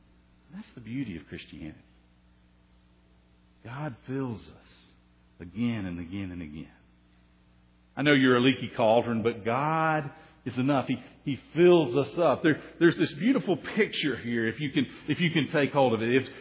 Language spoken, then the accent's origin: English; Tennessee, United States; When I was a boy, I grew up on the Tennessee River, actually off a big soddy lake, which was off of the Tennessee River.